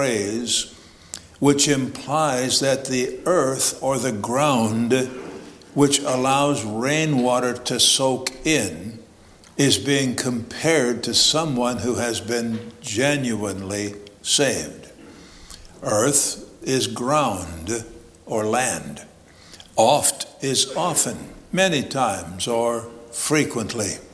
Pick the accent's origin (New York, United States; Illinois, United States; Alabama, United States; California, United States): Illinois, United States; I'm from Illinois. I lived in farming community, two different farming communities for 22 or 23 years.